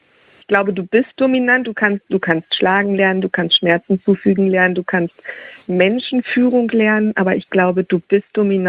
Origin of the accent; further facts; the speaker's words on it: Hesse, Germany; Und ich komme aus Nordhessen